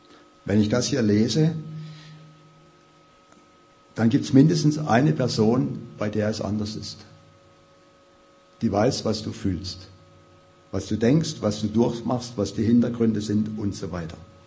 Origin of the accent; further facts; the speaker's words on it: Baden-Württemberg, Germany; Ich komme nämlich aus Baden.